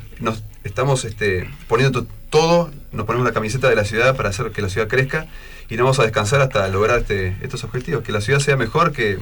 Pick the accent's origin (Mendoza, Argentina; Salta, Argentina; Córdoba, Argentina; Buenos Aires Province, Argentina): Córdoba, Argentina; born there; Si bien tengo 5 hermanos más grandes por parte de mi viejo allá en Córdoba, yo soy nacido en Córdoba, me vine a vivir acá en el 89, me radiqué definitivamente en el 92, porque vivimos 3 años en Villa Paranacito, nos vinimos con la inundación del 92